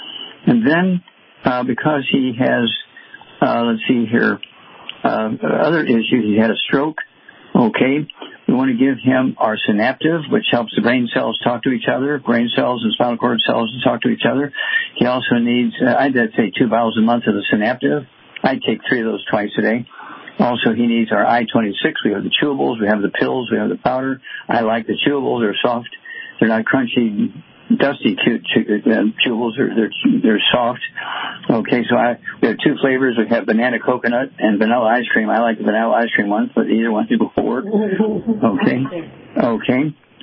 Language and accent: English; Missouri, United States; born or raised there